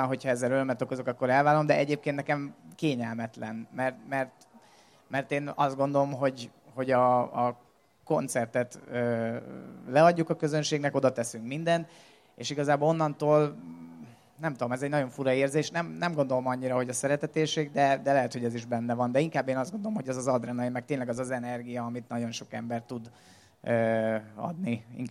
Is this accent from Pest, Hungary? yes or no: yes; Monor, Pest, Hungary; also born or lived in Budapest; hogy monori vagyok, egy ilyen 15 évre felköltöztem Budapestre, amikor a főiskolát kezdtem, meg amikor a zenei karrier beindult, és aztán megismerkedtem a feleségemmel, és aztán visszaköltöztünk monóra